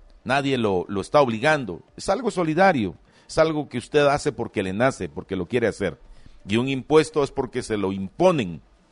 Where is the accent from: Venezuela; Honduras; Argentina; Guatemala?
Guatemala